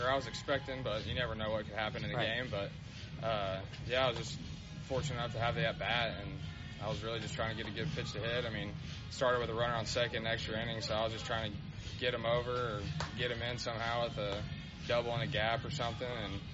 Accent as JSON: {"language": "English", "town": "Wichita Falls", "region": "Texas", "country": "United States", "said": "Yeah, I'm from Wichita Falls, and it's about as North Texas as it gets, on the border of Oklahoma and Texas."}